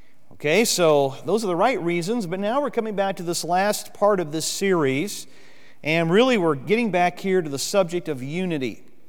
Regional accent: Michigan, United States; You know, when I was a kid and growing up in Michigan

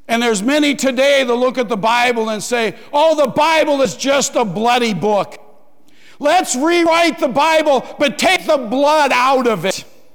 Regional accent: Davenport, Iowa, United States; Now, growing up in Davenport, we lived near a town called Muscatine.

